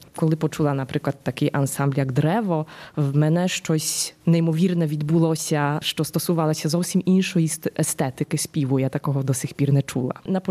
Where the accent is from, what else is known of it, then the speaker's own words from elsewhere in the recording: Sanok, Subcarpathian Voivodeship, Poland; це спроба зрозуміти простір, в якому я виросла. Тобто, як дізналася, що Сянік, мій рідний Сянік, він багатокультурний